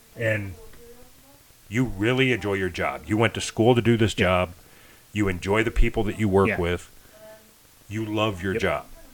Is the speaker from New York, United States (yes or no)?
no; Illinois, United States; So with all that being said, we're from Illinois.